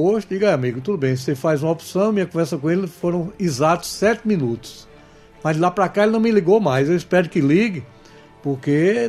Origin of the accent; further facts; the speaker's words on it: João Pessoa, Paraíba, Brazil; eu obtive mais votos em Princesa do que em João Pessoa, terra onde eu nasci, onde me criei, fui parlamentar por 20 anos